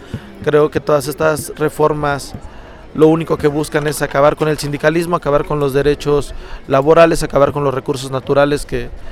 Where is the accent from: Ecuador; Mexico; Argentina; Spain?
Mexico; Ixtepec, Oaxaca; Así es, yo vengo de la región del Istmo, yo soy de Ixtepec, Oaxaca